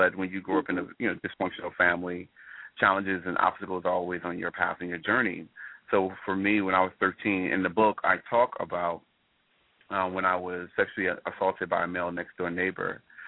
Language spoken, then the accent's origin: English; Detroit, Michigan, United States; Well, as you said, you know, I'm from Detroit originally, and I worked in the entertainment industry for over 15 years.